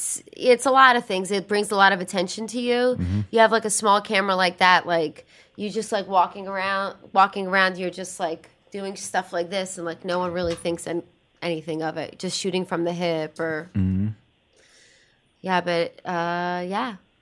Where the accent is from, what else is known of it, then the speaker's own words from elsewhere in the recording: Brooklyn, New York, United States; My hometown called Sheepshead Bay.